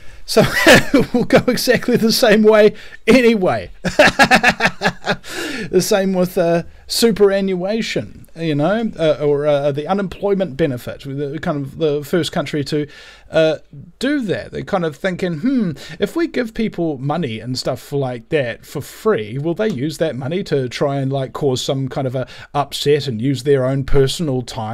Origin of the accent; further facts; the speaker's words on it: New Zealand; And yeah, I'm the Kiwi who has the US talk radio show.